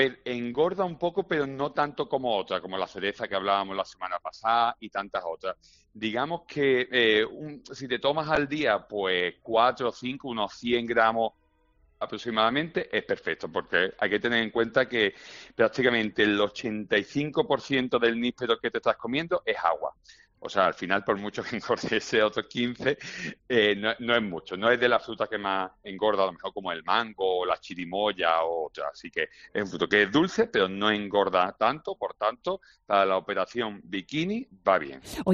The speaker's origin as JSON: {"language": "Spanish", "town": "Sayalonga", "region": "Andalusia", "country": "Spain", "said": "aquí el paraíso del níspero, ni más ni menos, en Sayalonga, una vez más arquía. Yo no es que tire pa mi tierra, sino que es así, yo no le puedo hacer nada."}